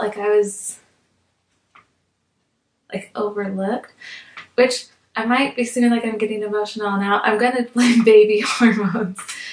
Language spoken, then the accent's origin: English; Utah, United States; I'm 25 years old. I'm an English teacher. I've been teaching for 4 years. I have lived in Utah my whole life, so I love all that Utah stuff, like skiing and climbing and the outdoors.